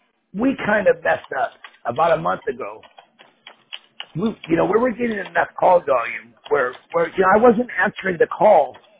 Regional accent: Torrance, California, United States; I grew up in Torrance.

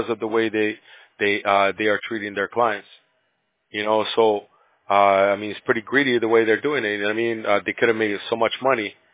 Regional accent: California, United States; Where I'm from, I'm from California. Yeah, we're in California.

